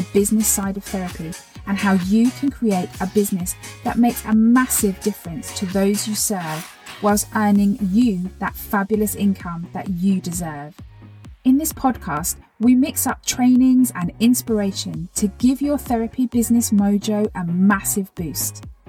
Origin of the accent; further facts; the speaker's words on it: Phoenix, Arizona, United States; from Phoenix, and I've been a chiropractor and therapist for over 20 years.